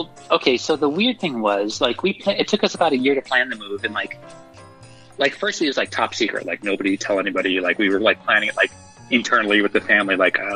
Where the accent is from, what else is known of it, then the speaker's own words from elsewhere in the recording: Hawaii, United States; Well, I was born in Hawaii. That's my hometown. I grew up there. I was born and raised in Hawaii.